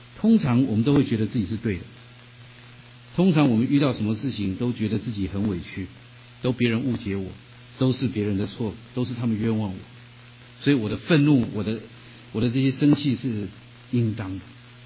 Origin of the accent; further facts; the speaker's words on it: China; now in United States; 因为我们都是中国人来到美国生活